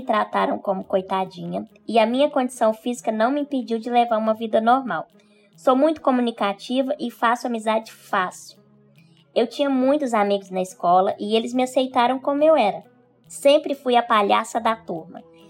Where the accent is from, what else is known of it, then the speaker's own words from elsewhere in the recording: Araxá, Minas Gerais, Brazil; A minha infância em Araxá, Minas Gerais, foi marcada por fisioterapia, exames, terapia ocupacional.